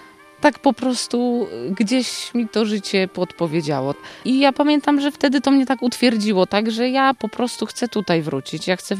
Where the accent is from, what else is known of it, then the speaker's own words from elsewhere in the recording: Szczytno, Warmian-Masurian Voivodeship, Poland; Ja jestem Mazurką nowego pokolenia, tak? Czyli ja się urodziłam w Szczytnie i zawsze chciałam tutaj wrócić.